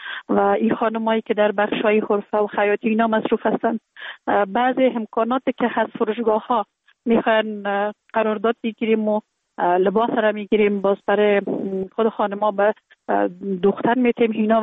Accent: Kabul, Afghanistan; born there; در کابل زندگی میکنم. در کابل متولد شدیم در سال 1363 در یک خانه واده روشن فکر، خانواده که از جمله خانواده های اهل معارف کشور بودن متولد شدیم

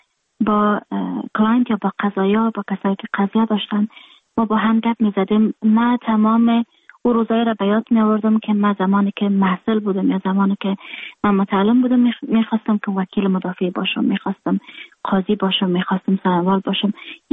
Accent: Afghanistan; moved away; من در خارج هستم، خارج از افغانستان هستم

